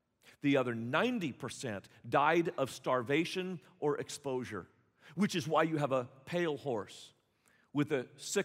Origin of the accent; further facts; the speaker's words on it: Joplin, Missouri, United States; As I would go out and speak at different places, and people learned that I was from Joplin, one of the common questions they asked was, did you know anybody who died?